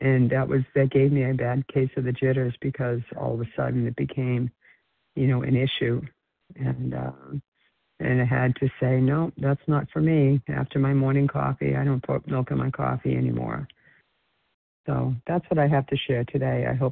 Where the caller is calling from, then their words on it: Florida, United States; And I'm calling from Florida this morning.